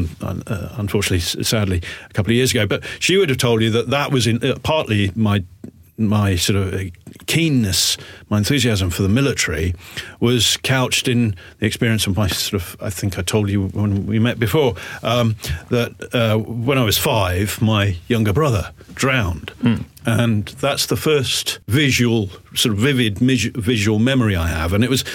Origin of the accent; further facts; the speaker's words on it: South East England, United Kingdom; now in Kent, United Kingdom; I was brought up really in Berkshire for most of my sort of childhood before I joined the army. Been abroad so many years